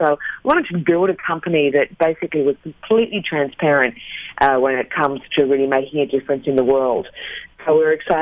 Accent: Australia; also born or lived in Beijing; now in Santa Monica, United States; And I'm from Australia originally. So it's great to be here. Not too different. I came via China, so I was in Beijing for 8 years before heading over to the U.S.

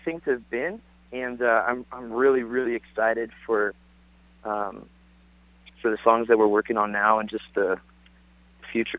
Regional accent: Washington, United States; We're from Washington State, and so we're a little far away from most places.

